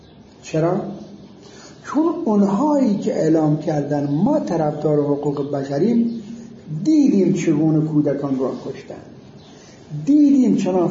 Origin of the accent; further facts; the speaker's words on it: Iran; ما ایرانی هستیم